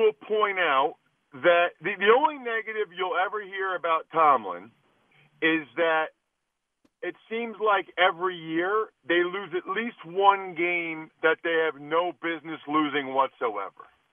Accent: Pennsylvania, United States; I'm from Eastern PA, so I'm tough, and I'll be able to fight through it.

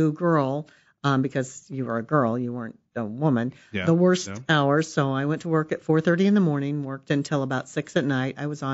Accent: Mattoon, Illinois, United States; now in Decatur, United States

